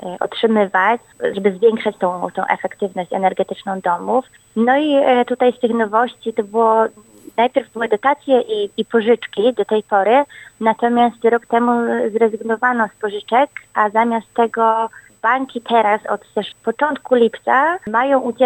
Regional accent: Kraków, Lesser Poland, Poland; now in Australia; Ja jestem z Krakowa, dokładnie.

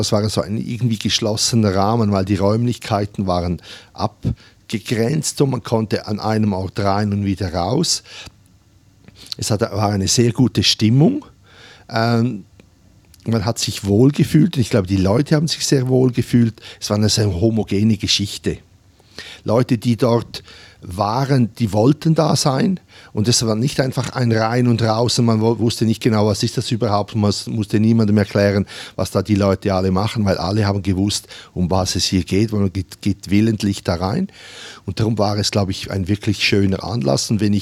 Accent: Graubünden, Switzerland; ich bin aus dem Kanton Graubünden, und wir sprechen 3 der 4 Landessprachen in der Schweiz, sind im Kanton Graubünden repräsentiert, und wir sind so eine kleine Schweiz in der Schweiz.

